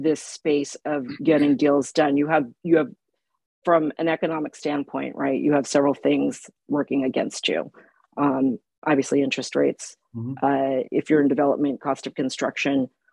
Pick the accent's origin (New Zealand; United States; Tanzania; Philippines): Philippines; So I was a second year nursing student, of course, because I'm Filipino.